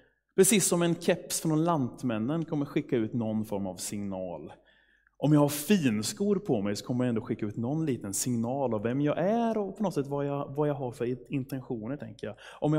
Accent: Skänninge, Östergötland, Sweden; born there; Jag är född i Skänninge.

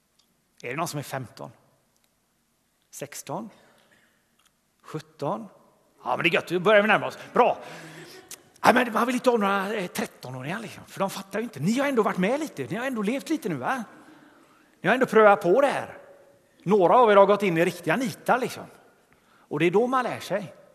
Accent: Gothenburg, Västra Götaland County, Sweden; jag växte upp på Grevegården här uppe i Tynnered.

